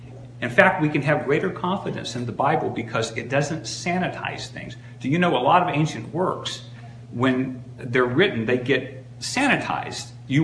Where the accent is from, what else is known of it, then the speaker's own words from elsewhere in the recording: Indiana, United States; I grew up in Indiana, we have a proverb there: you plant corn, you get corn.